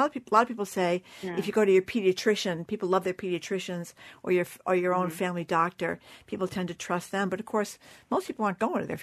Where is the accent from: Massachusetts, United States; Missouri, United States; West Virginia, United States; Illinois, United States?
Massachusetts, United States; Fall River; Is it Tamia from my hometown, Fall River?